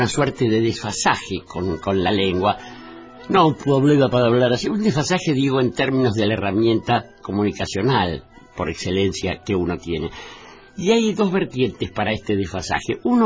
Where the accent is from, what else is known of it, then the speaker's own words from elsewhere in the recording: Buenos Aires, Argentina; yo soy un tipo de ciudad, yo nací en Barracas, nací en Martí García de Montes de Oca, he vivido el grueso de mi vida en dentro de los confines de la ciudad de Buenos Aires, pero podría decirse que soy un tipo que viene del campo